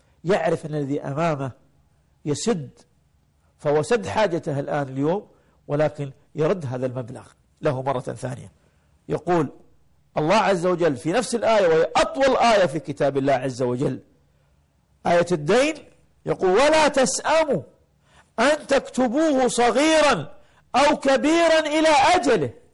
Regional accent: Al Jahra, Jahra Governorate, Kuwait; موجود عندنا في الكويت في الجهرة

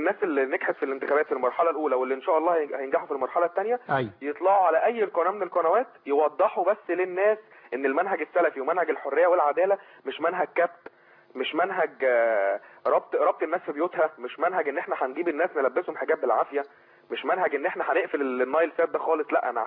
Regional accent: Egypt; ودي حاجة بتسعدنا كلنا كمصريين،

